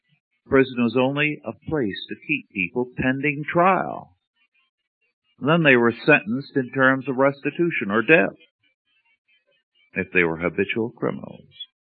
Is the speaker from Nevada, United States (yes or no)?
yes; Virginia City, Nevada, United States; born there; I was born there in Virginia City. My father built the house, and he worked as a foreman in the mines.